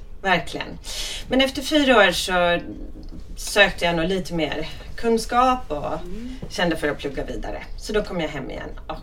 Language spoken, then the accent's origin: Swedish; Stockholm, Stockholm County, Sweden; Jag är född i Vasastan, uppvuxen i Vasastan, så ett riktigt sånt asfaltsbarn.